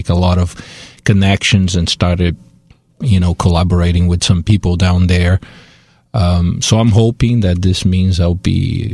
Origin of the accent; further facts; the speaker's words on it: Brazil; moved away as an adult; now in Amherst, United States; Well, I lived in Boston from 95 to about 2001. I came from Brazil and study at New England Conservatory.